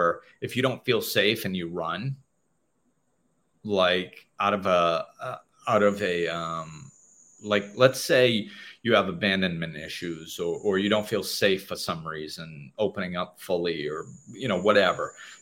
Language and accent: English; United States; now in Dominican Republic; of course, I'm from the United States and now living in the DR